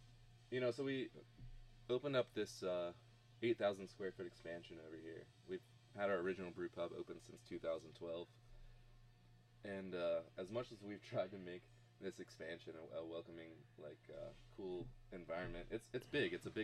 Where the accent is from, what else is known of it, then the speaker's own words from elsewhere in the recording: Pennsylvania, United States; also born or lived in Virginia / Madison, Wisconsin / East Africa; now in Rockford, United States; I'm from Pennsylvania. I've lived in Virginia for half of my life. I've lived in Madison, Wisconsin. I lived in East Africa for 2 years.